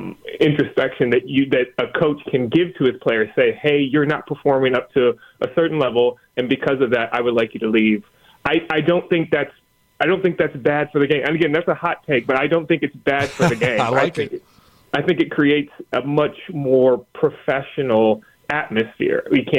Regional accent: Michigan, United States; I am from Michigan area, mid-Michigan area, closer to Lansing, the capital, but, Detroit, Lansing, and Grand Rapids, kind of the big ones.

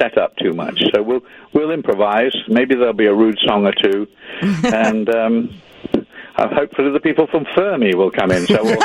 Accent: England, United Kingdom; I'm an English person, you know.

